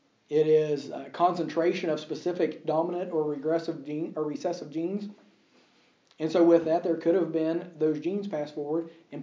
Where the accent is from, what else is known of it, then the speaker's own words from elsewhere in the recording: United States; It's like whenever I was growing up in the States, anytime that there was a extremely large, muscular, athletic type boy, you got all these farm boys and stuff where I'm from